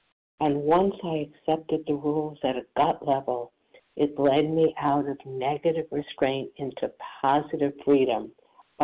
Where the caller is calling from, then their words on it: New Jersey, United States; coincidentally from New Jersey as well.